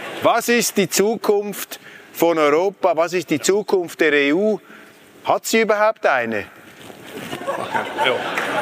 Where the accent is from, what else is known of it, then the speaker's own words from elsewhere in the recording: Switzerland; ich muss ja hier auch meinen USP einbringen können als Schweizer da.